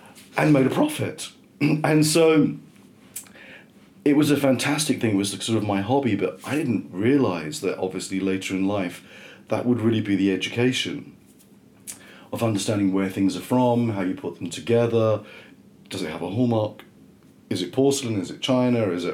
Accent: Chislehurst, London, United Kingdom; So we're from Chislehurst in Kent.

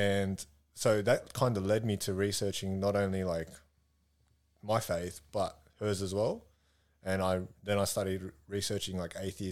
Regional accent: Revesby, New South Wales, Australia; So I grew up in Revesby.

